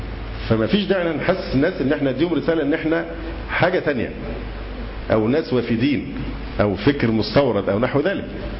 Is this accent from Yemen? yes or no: no; Egypt; ان انا مصري واخاطب الناس في مصر